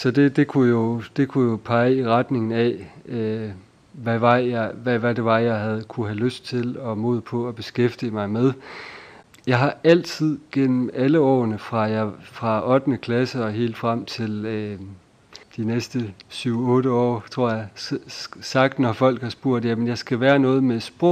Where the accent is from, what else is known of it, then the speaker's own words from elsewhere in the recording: Snejbjerg, Central Denmark Region, Denmark; jeg kommer fra Snejbjerg, det var måske det første, jeg skulle starte med. Snejbjerg, der ligger lige ved siden af Herning